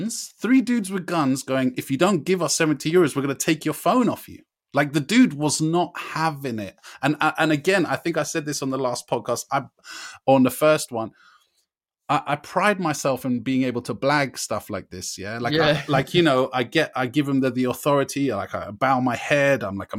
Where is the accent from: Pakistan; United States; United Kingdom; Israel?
United Kingdom; England; I was like, I'm sorry, I'm English.